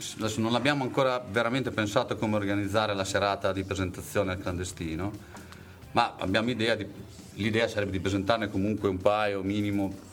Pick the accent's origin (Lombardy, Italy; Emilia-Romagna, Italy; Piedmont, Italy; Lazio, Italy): Emilia-Romagna, Italy; Faenza; molti di noi sono di Faenza